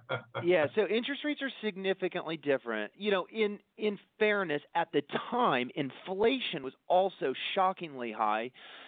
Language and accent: English; Missouri, United States; my office is in Beverly Hills, California, but I'm born and raised in the Show Me State, Missouri. And my family had farms in Kansas.